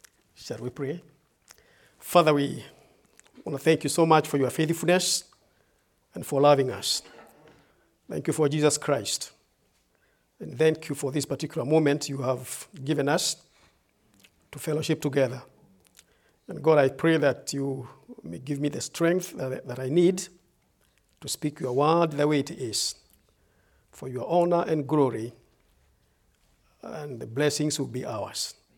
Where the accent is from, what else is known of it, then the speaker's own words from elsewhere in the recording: Kenya; I'm saved by the grace of God. I'm from Kenya, East Africa.